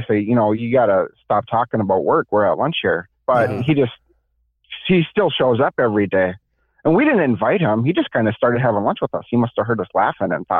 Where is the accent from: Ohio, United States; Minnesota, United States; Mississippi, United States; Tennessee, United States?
Minnesota, United States; Yeah, I'm from Minnesota.